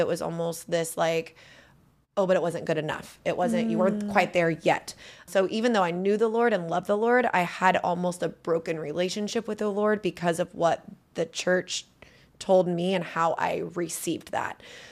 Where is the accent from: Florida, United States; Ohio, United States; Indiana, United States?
Indiana, United States; Edinburgh; I grew up in a very, very small town called Edinburgh, Indiana. And yes, it is where the outlet mall is.